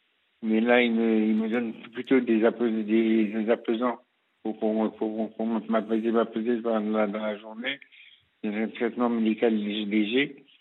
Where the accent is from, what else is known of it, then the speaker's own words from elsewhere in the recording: Cameroon; born there; J'ai le Sénégal, de par ma mère. Oui. Je suis né au Cameroun.